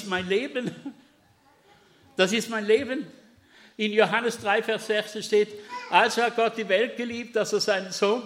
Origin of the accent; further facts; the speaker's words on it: Bischofszell, Thurgau, Switzerland; Bischofszell ist der Ort, wo ich aufgewachsen bin. Und ich kenne den sehr gut.